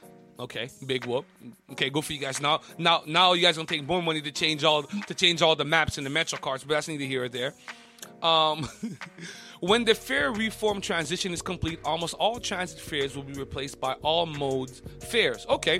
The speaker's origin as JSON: {"language": "English", "town": "LaSalle", "region": "Quebec", "country": "Canada", "said": "Hey, how you doing? … from LaSalle."}